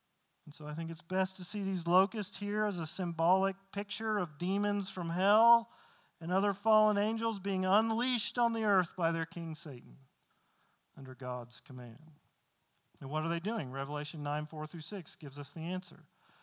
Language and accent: English; the South, United States; I can't say that because I'm from the South.